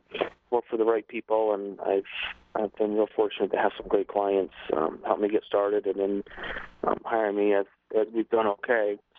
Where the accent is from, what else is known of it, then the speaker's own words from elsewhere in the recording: Saratoga Springs, New York, United States; Just growing up in Saratoga, going to the track with my parents growing up, and just fell in love with horses. Loved Saratoga.